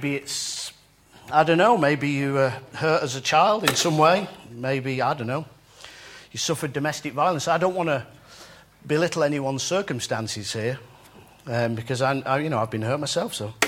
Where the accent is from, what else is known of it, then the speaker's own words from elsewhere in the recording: Warrington, North West England, United Kingdom; which is just on the outskirts of my hometown, Warrington.